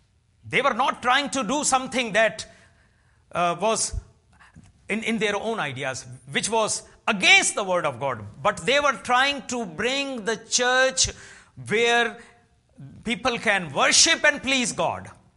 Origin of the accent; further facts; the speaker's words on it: Pakistan; and even in my home country, Pakistan, where they have sent all their books and all their denominational system and things.